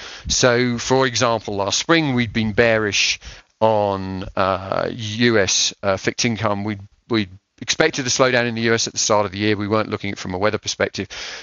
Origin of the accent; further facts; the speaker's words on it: United Kingdom; look, as I said, I'm a Brit